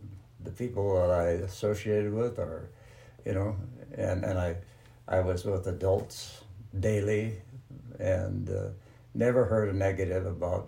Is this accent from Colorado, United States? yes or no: no; Washington, United States; I was born and raised in Washington.